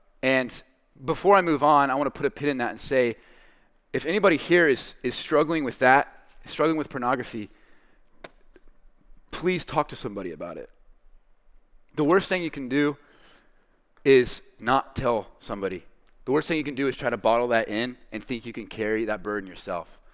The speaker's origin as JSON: {"language": "English", "town": "Syracuse", "region": "New York", "country": "United States", "tie": "born there", "said": "But yeah, so I was born in Syracuse. Some of that northern mindset stuck with me. I don't like sweet tea. Okay. I don't like grits."}